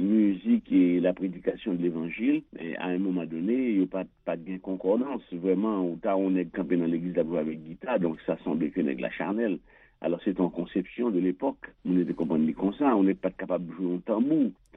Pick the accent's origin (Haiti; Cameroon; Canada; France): Haiti